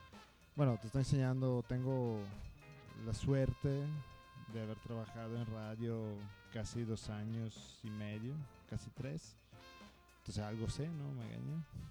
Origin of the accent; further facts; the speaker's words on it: Italy; Porque todos los italianos que vamos ahí somos zapatistas